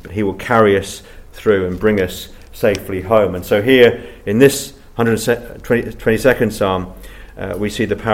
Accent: South West England, United Kingdom; when I was a child growing up in Cornwall, it was always very exciting to go to the capital city of London.

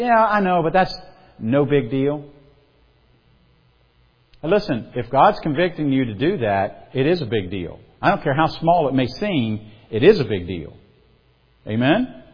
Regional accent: the South, United States; I'm from the South, so we're good at it.

